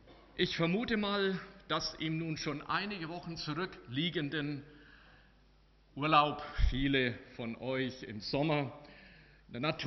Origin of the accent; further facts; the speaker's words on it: Bavaria, Germany; in den oberfränkischen Wäldern meiner Heimat, im Frankenwald, im Zonengrenzgebiet damals.